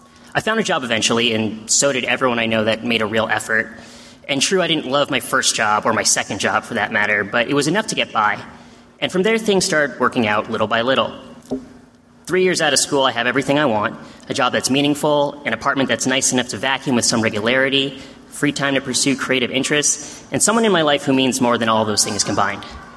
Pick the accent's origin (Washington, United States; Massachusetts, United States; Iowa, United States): Washington, United States; Seattle; We hail from Seattle. So a lot of our friends had pretty similar experiences, and Seattle's actually been sheltered from the recession a little more than some places